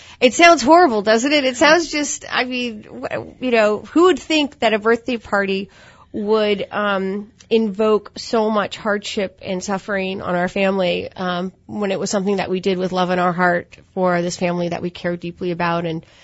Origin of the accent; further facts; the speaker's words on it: Mount Vernon, Virginia, United States; I'm a native Virginian. I grew up in Mount Vernon on what was a part of George Washington's farmland, his pig farm.